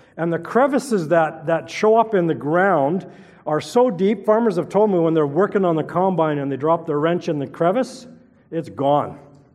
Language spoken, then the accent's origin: English; Edmonton, Alberta, Canada; my wife and I grew up in Edmonton. We were married in Edmonton, and after 2 years, I received a call to as a youth pastor position in a small town called Morris, Manitoba.